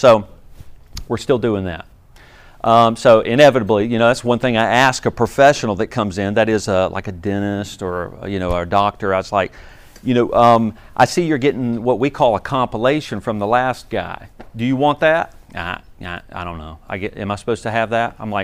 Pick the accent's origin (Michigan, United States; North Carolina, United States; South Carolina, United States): South Carolina, United States; Easley; I'm originally from Greenville. Originally from Easley, actually.